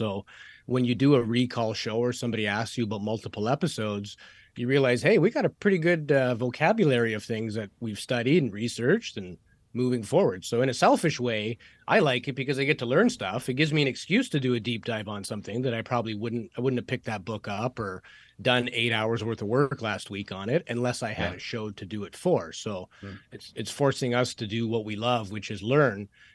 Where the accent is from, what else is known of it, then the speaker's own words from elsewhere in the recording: Canada; I'm Canadian. He's American.